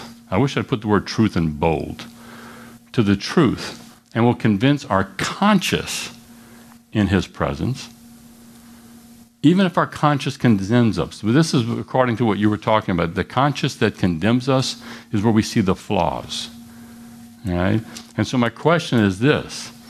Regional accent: Louisiana, United States; I'm from Louisiana and got a third grade education. Not really. I am from Louisiana, but what does this mean?

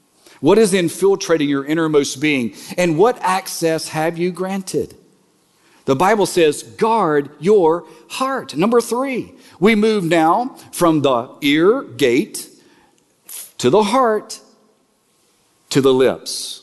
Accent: Alexandria, Louisiana, United States; when I was growing up in Castle Village in Alexandria, Louisiana, in a gingerbread house

